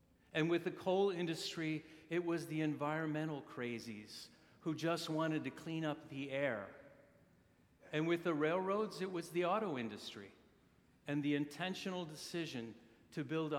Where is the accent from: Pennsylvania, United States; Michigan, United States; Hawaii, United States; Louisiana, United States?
Pennsylvania, United States; I'm from Pennsylvania. I live in Scranton, Pennsylvania, which is pretty much in the middle of nowhere in Pennsylvania. I grew up even more in the middle of nowhere, 2 hours west of there. And I grew up in a neighborhood where my family had lived for nearly 100 years.